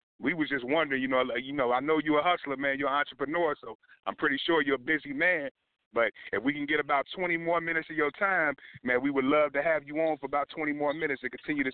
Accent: Louisville, Kentucky, United States; I mean, C. Hicks is from D.C. and I'm from Louisville

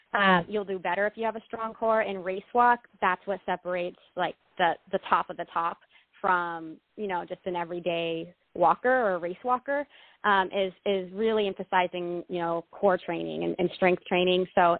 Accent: Vacaville, California, United States; I grew up in Vacaville area.

